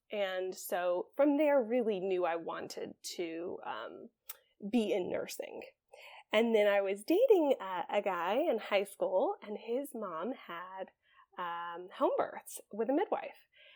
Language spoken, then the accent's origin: English; Atlanta, Georgia, United States; I grew up here in the Atlanta area, born and raised here, and then have kind of lived here, gone to college at Mercer in Atlanta